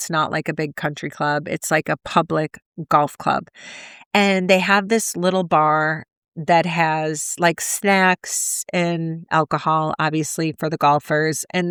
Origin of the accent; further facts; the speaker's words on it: Ireland; I'm Irish